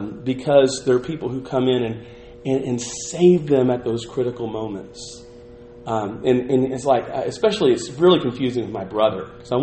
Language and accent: English; Abilene, Texas, United States; I mentioned I grew up in Abilene. There was some road construction going on right as Industrial Lane was feeding into Buffalo Gap Road, that hairpin turn over there for my Abilenians that I'm talking to.